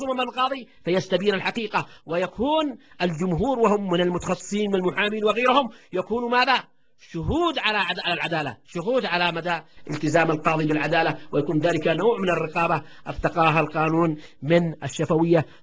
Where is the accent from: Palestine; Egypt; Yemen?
Yemen; أو مجابرة كما هو الإصطلاح عندنا في اليمن